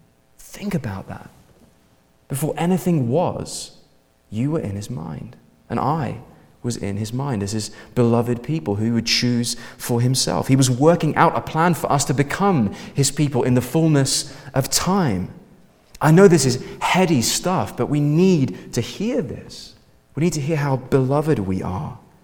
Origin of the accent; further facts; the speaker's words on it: England, United Kingdom; But can I, as an Englishman, humbly suggest, that freedom is more complicated than that.